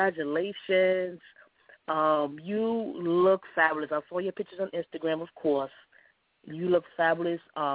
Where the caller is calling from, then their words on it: New Jersey, United States; I'm calling from New